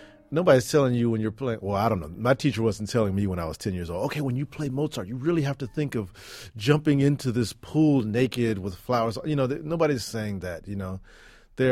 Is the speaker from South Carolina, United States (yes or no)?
no; Houston, Texas, United States; Well, you know, it's a large city, but I think musically, what I remember most importantly was kind of like the prevalence of blues in the city